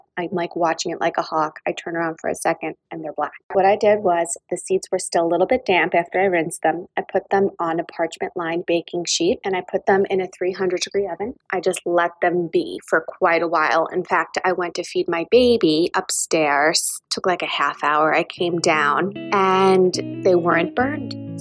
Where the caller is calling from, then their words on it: Saddle River, New Jersey, United States; I'm calling from Saddle River, New Jersey.